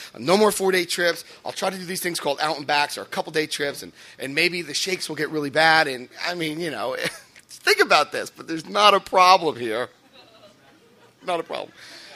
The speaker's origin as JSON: {"language": "English", "town": "Paterson", "region": "New Jersey", "country": "United States", "said": "I'm from Paterson, New Jersey."}